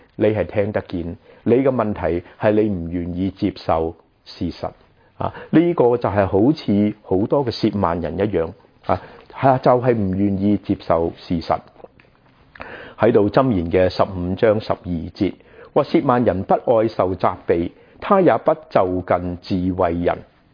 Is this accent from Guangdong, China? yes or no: yes; Guangdong, China; 我们广东人说招积，是吧？